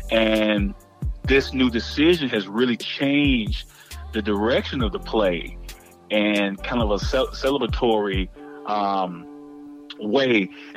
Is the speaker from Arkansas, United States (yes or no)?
no; Mississippi, United States; And it's a proud day to say I'm from Mississippi.